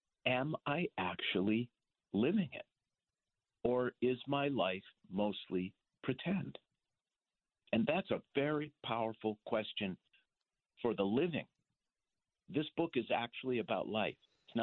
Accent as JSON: {"language": "English", "town": "Minneapolis", "region": "Minnesota", "country": "United States", "tie": "born there", "said": "the fact that I was born in 1960 in Minneapolis doesn't tell you anything about me."}